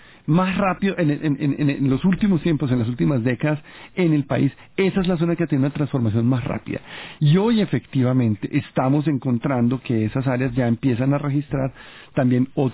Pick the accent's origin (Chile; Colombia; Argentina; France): Colombia; debemos como sociedad, como colombianos, decir, perdón, este es un tema que es irrenunciable